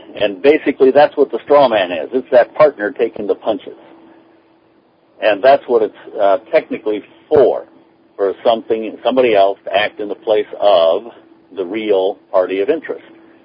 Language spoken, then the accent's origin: English; California, United States; I was born in the California state republic, and as such, I'm a Californian.